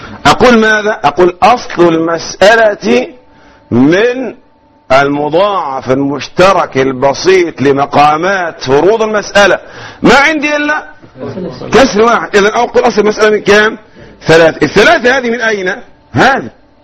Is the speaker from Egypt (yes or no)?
yes; Egypt; accent: Egyptian; أنا بتكلم مصري